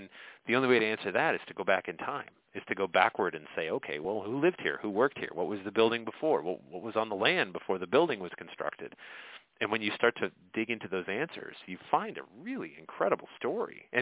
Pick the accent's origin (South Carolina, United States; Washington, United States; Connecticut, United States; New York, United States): Connecticut, United States; Sandy Hook; So, I mean, the town I grew up in, I grew up in Sandy Hook, Connecticut.